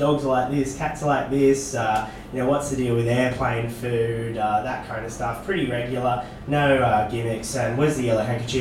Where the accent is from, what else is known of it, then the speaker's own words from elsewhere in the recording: Sydney, New South Wales, Australia; So I'm from Sydney